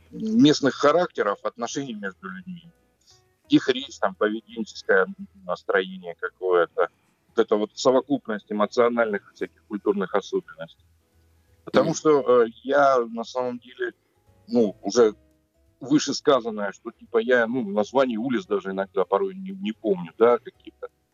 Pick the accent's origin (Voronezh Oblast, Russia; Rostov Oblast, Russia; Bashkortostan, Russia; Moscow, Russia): Rostov Oblast, Russia; Rostov-on-Don; Я родился в Ростове-на-Дону и... родился, в принципе, на Сельмаше, но проживал всегда в центре города, на улице Садовая.